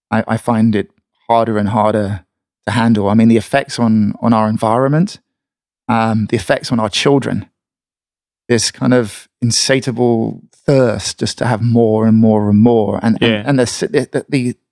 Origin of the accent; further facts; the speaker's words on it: England, United Kingdom; my wife's from America, I'm from England. We decided to try England again. And we moved back for a couple of weeks to Devon